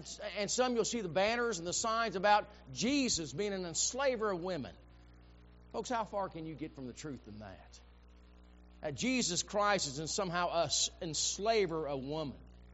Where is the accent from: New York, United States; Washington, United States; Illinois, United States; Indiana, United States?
Illinois, United States; Rantoul; where I grew up in Rantoul, we had an Air Force base.